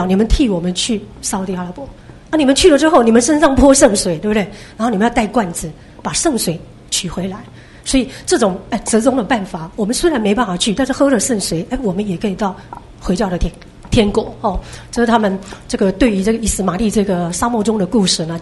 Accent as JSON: {"language": "Chinese", "country": "Taiwan", "said": "我们台湾这边也是一样哈。"}